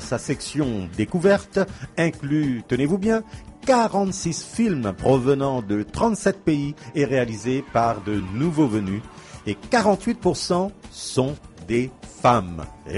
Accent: Bamako, Mali; Et oui, moi je viens de Bamako.

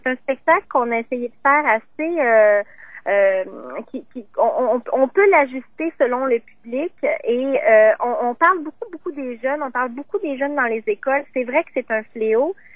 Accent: Montreal, Quebec, Canada; now in Ottawa, Canada; moi, j'ai grandi à Montréal. Je suis née à Québec, j'ai grandi à Montréal et là, ça fait à peu près 6 ans que je suis dans la région d'Ottawa.

